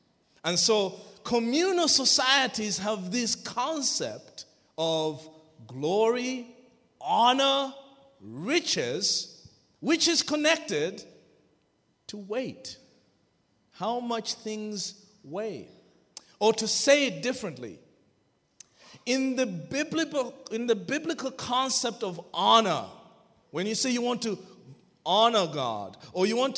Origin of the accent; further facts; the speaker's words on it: Malawi; first language Chichewa; English is a second language; I speak two languages fluently, English and Chichewa. Chichewa is my mother tongue, and it is one of the most beautiful languages in the world.